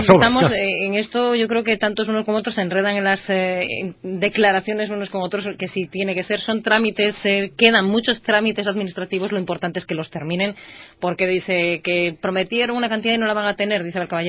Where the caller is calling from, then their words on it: Vigo, Galicia, Spain; yo estoy en Vigo, en EGB, yo sí, yo soy de EGB.